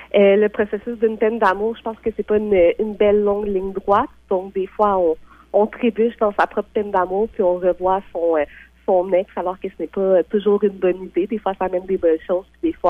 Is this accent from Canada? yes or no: yes; Laval, Quebec, Canada; now in Montreal, Canada; Je viens de Laval, je réside à Montréal, donc montréalaise vraiment.